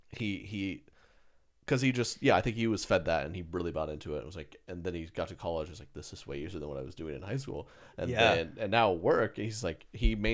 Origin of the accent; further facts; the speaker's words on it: Oklahoma, United States; I grew up in Oklahoma. No chipmunks there.